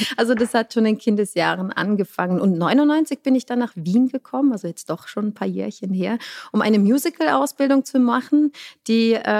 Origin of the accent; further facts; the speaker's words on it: St. Gallen, Switzerland; Und ich habe mit 4 angefangen, Ballett zu tanzen in der Schweiz, in St. Gallen